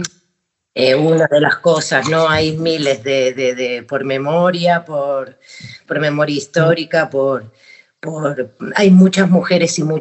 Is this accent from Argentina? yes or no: yes; Argentina; moved away as an adult; yo vengo de Argentina y hace muchos años que estoy aquí